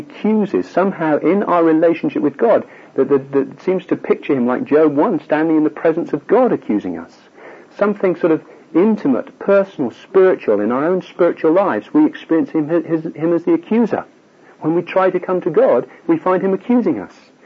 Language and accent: English; United Kingdom; I grew up in the West. I grew up in Britain.